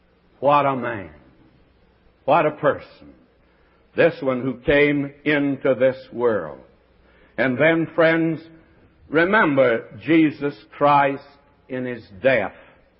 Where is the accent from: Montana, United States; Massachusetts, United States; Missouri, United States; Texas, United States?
Texas, United States; I could use my hometown in Texas, but nobody would know about it because nobody ever heard of that place.